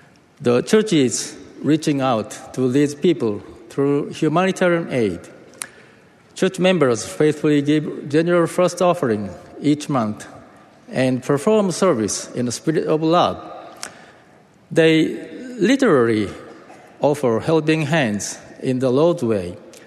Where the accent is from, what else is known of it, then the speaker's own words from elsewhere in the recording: Matsumoto, Nagano, Japan; English is a second language; I grew up in Matsumoto, Japan, close to where the Nagano Winter Olympics were held. My hometown looks very much like Salt Lake City, a valley surrounded by beautiful mountains.